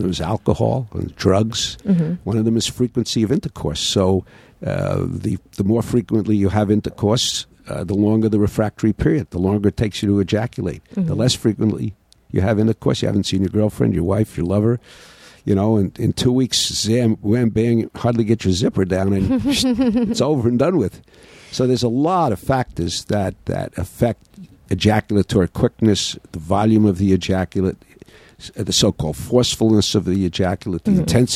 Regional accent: Brooklyn, New York, United States; born there; Well, the most important thing about me is I was born in Brooklyn.

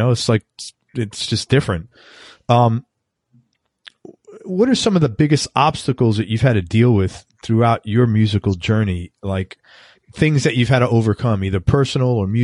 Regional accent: New York City, New York, United States; my wife is from the UK and I'm from New York City.

